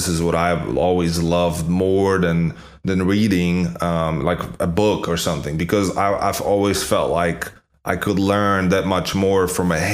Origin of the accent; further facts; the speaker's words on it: Poland; English is a second language; I remember growing up in Toland, there and his company FUBU was a lot of his clothes were being imported from US to Poland, like this cool gear.